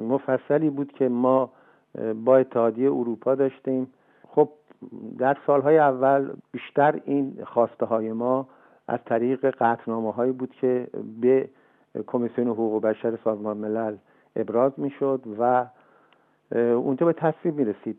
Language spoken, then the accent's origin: Persian; Iran; انتخاب من به عنوان یک ایرانی خب یک پیامی هم برای جامعه جهانی داره